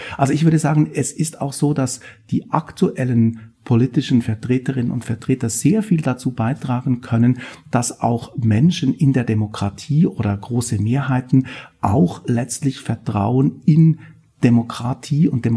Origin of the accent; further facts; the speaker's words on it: Switzerland; Ich komme aus der Schweiz, wo alles ausgehandelt wird.